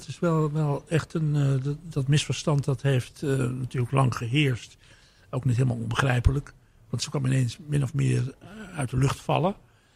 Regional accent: Zeeland, Netherlands; also born or lived in Amsterdam; Ik ben Amsterdammer, net als Fontijn. Ben wel opgegroeid in Zeeland hoofdzakelijk.

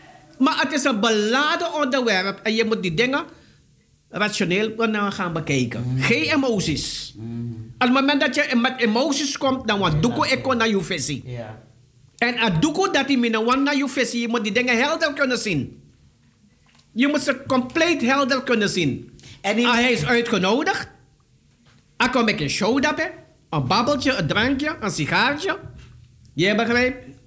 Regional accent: Suriname; Want ik ben een Surinamer en ik weet hoe mensen kunnen denken

